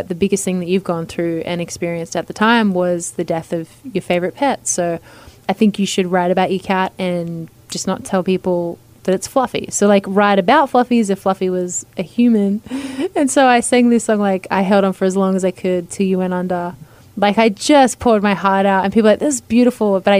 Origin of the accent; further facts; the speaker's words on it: Australia; The German and French way is Gorge, but we are Australian.